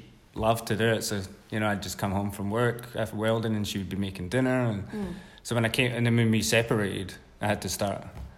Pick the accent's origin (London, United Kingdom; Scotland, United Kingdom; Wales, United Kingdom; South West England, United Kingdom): Scotland, United Kingdom; now in Australia; I struggle with English because I'm Scottish